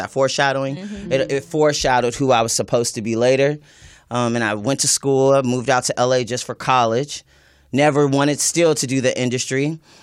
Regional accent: Riverside, California, United States; also born or lived in Los Angeles; I'm a Southern California native, which is kind of rare, especially in the industry. Most people move here. I was born in Riverside.

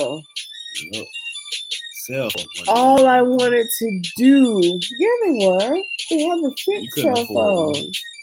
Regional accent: California, United States; I'm from California, so I know how that is.

